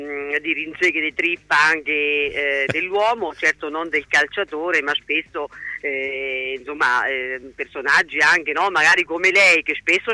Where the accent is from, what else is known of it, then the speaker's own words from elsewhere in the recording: Macerata, Marche, Italy; tutti noi di Macerata stiamo in attesa di questo derby